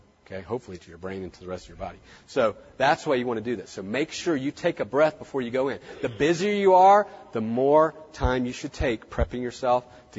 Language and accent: English; the South, United States; I'm from the South, so everything's bless his heart.